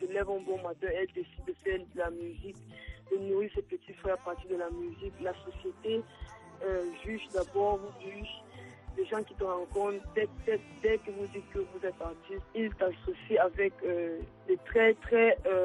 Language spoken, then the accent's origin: French; Cameroon; je suis camerounaise.